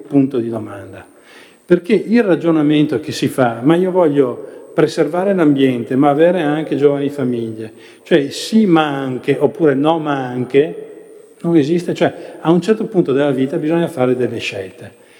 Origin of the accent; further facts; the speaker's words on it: Campedello, Veneto, Italy; Io vengo da Campedello e qua a Torri penso che metà paese di Torri